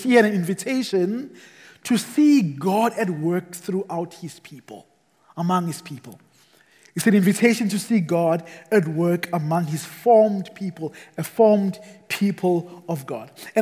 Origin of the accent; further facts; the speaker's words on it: South Africa; I come from South Africa. We have Table Mountain in Cape Town.